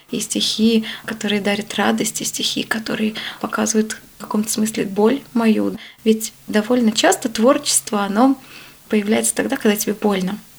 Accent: Petrozavodsk, Republic of Karelia, Russia; Я родилась в Петрозаводске, это республика Карелия. Там я прожила до 17 лет. Закончила специализированную школу-интернат номер 23. Как раз там я, можно сказать, в первый раз узнала Бога. Где-то, наверное, я в лет 14 только пришла к вере.

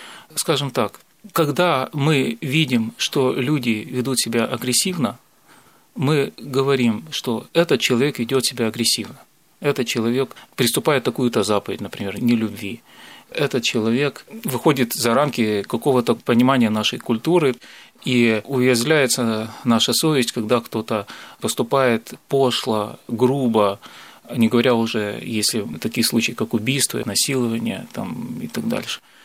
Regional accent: Kyiv, Ukraine; moved away as an adult; now in Moscow, Russia; Но я как часть этого народа, украинского народа, я там родился, вырос в Киеве, сформировался как человек полностью, то есть стал взрослым, стал зарабатывать деньги, там жил все время, ну, до недавнего времени. Я переехал в Москву.

